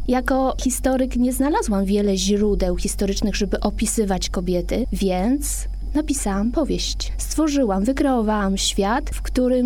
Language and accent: Polish; Trzemeszno, Greater Poland Voivodeship, Poland; Tak, ja pochodzę, mieszkam, urodziłam się w Trzemesznie.